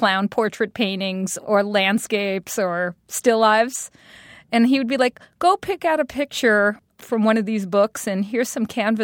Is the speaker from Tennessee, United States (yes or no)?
no; Brooklyn, New York, United States; born there; I was born in Brooklyn.